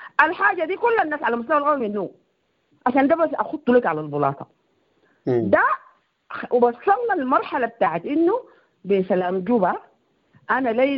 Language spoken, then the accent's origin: Arabic; Darfur, Sudan; أنا من دارفور